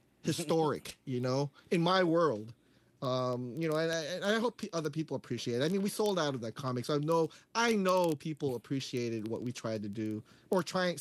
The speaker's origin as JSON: {"language": "English", "town": "Daly City", "region": "California", "country": "United States", "tie": "born or raised there", "said": "my connection with the mobile DJ scene is because I grew up in Daly City."}